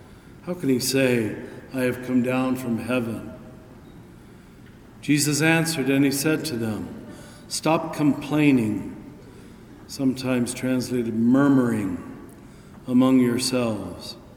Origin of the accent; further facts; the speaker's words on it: Kansas, United States; I grew up in Kansas.